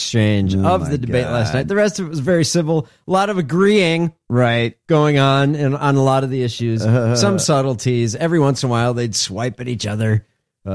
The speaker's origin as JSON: {"language": "English", "country": "Ukraine", "said": "I'm from Ukraine."}